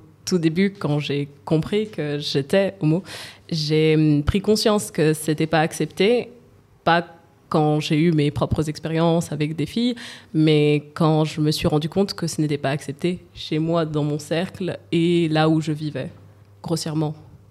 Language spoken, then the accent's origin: French; Île-de-France, France; J'ai grandi dans le 94, je citerai pas le nom de ma ville, mais j'ai grandi dans le 94, le Val-de-Marne, donc c'est pas le coin le plus mal famé non plus, mais c'est, voilà, c'est la banlieue quoi.